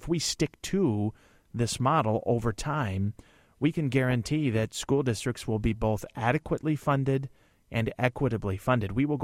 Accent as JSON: {"language": "English", "region": "Illinois", "country": "United States", "tie": "born or raised there", "said": "And I see what is happening in my hometown, and I see those same things happening in small towns all over Illinois today."}